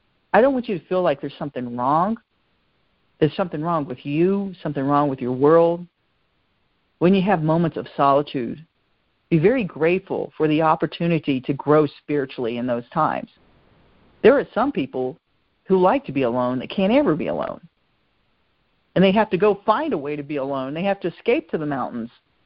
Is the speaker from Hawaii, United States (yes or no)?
no; Memphis, Tennessee, United States; born there; I was born in Memphis. I was actually born in the hospital that he died in.